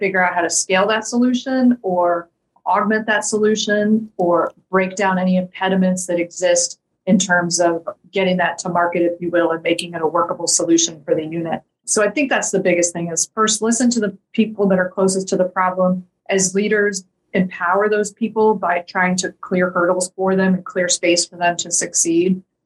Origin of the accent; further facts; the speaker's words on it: Orlando, Florida, United States; I grew up in Orlando, Florida. I worked at Disney World.